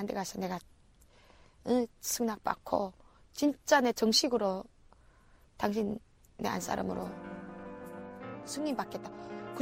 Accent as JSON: {"language": "Korean", "country": "North Korea", "moved": "yes", "lives_now": "South Korea", "said": "나 북한 사람이고"}